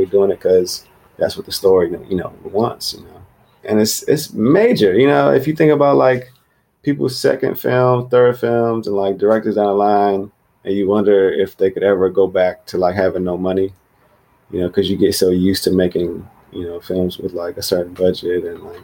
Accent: United States; I think that like growing up in the States, let me know if it's the same for y'all

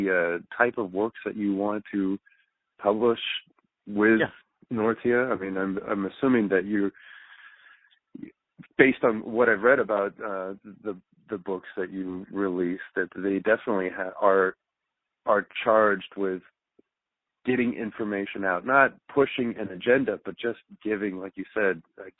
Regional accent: California, United States; I grew up in California as well.

